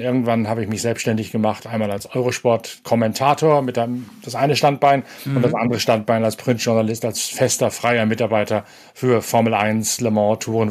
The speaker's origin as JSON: {"language": "German", "region": "Lower Saxony", "country": "Germany", "tie": "born or raised there", "said": "das Speedway-WM-Finale 1983 im Norden, in Ostfriesland, meiner Heimat"}